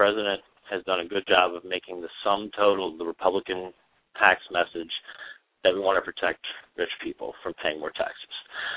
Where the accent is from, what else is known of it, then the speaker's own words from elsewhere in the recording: Pennsylvania, United States; also born or lived in Washington, United States; That is my home state. Yes, my wife and young daughter and I just recently moved back to Pennsylvania after being in Washington for six years, and so we are putting an extra emphasis on our home state.